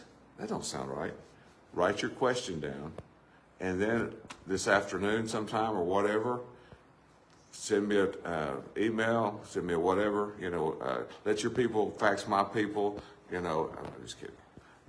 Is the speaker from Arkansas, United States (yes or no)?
yes; Arkansas, United States; I was growing up in South Arkansas. Both my parents were ministers. My uncle was a minister.